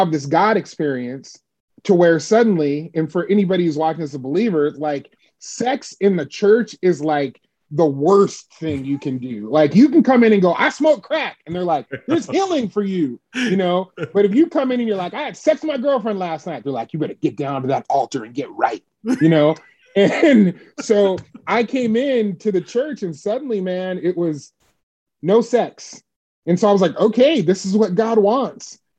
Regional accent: Las Vegas, Nevada, United States; When you were growing up in Las Vegas in the kind of Nellis Air Force base area, as a kid, an unsupervised kid, you either get into drugs or you get into something or other.

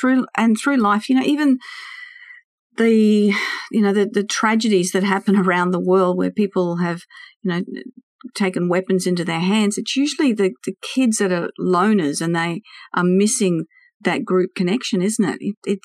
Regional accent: Sydney, New South Wales, Australia; We're from Sydney, and he works with these students

